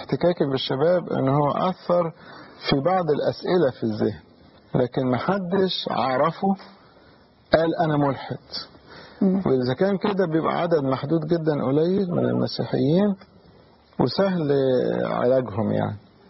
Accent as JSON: {"language": "Arabic", "country": "Egypt", "said": "طبعا في سببين مهمين على الاقل عندنا في مصر."}